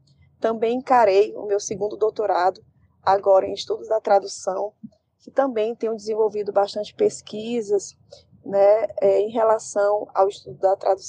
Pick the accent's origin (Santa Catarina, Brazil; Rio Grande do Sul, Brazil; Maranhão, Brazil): Maranhão, Brazil; São Luís; born there; Nasci aqui em São Luís do Maranhão.